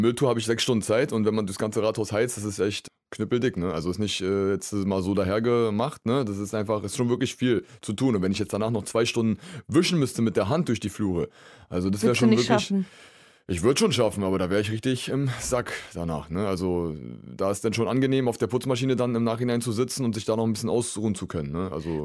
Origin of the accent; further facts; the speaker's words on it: Berlin, Germany; Na, ich komme aus Tempelhof Schöneberg direkt selber, ne?